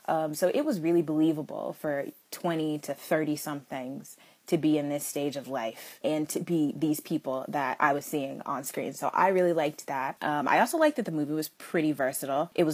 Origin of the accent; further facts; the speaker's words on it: Texas, United States; You guys know I am from Texas, and it is right smack dab in the middle of the Bible Belt, and everyone's religious beliefs and everybody's faith is very, very important to them. So that was my upbringing.